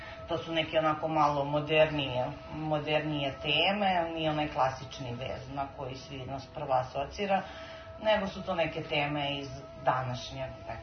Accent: Lika-Senj County, Croatia; ja sam rodom inače Ličanka

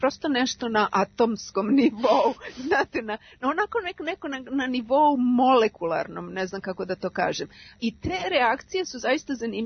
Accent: Belgrade, Serbia; moved away as an adult; now in England; Ja sam otišla iz Beograda kao vrlo mlada, 23 godine sam imala u trenutku kada sam zaselila u Englesku

